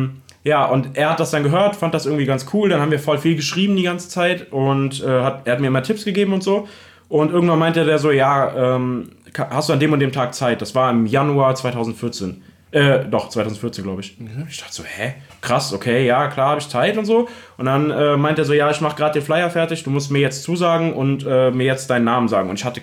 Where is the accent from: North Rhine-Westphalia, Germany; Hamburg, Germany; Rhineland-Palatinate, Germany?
Rhineland-Palatinate, Germany; Remagen; now in Bad Breisig, Germany; Also ich wohne in Remagen, beziehungsweise in Bad Breisig, aber ich komme ursprünglich aus Remagen, das ist in der Nähe von Bonn.